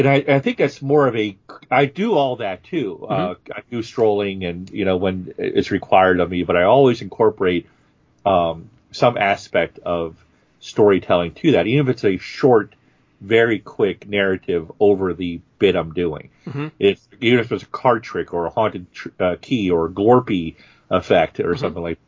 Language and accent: English; Baltimore, Maryland, United States; I'm always a short drive away from my hometown of Baltimore City.